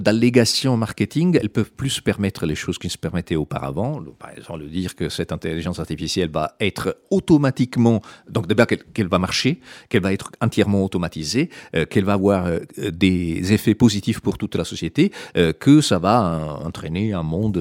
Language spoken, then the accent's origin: French; Italy; French is a second language; En même temps, en tant qu'Italien, je peux vous dire qu'il y en a eu de papes